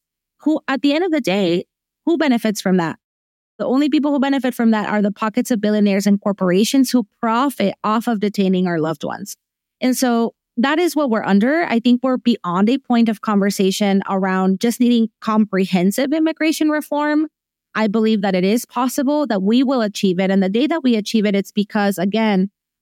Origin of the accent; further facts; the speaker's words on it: Venezuela; especially those back home, my home country of Venezuela.